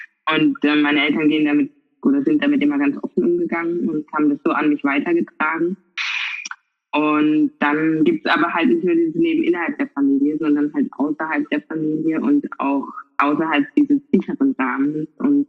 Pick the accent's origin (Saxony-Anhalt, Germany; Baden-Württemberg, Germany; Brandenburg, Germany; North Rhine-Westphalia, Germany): Baden-Württemberg, Germany; Karlsruhe; accent: Karlsruhe dialect; ich bin halt Karlsruherin. Und ich glaube, man hört es auch so ein bisschen am Dialekt. Und ich wurde in Karlsruhe geboren, bin aufgewachsen, wurde dann adoptiert von meinen Eltern. Und meine Eltern tragen eine andere Hautfarbe als ich, sind weiß.